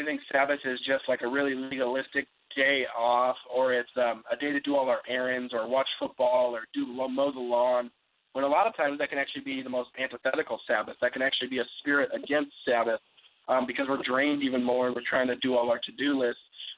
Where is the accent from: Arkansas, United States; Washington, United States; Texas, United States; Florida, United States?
Washington, United States; Seattle; You know, I grew up in Seattle, so in Seattle as it is in heaven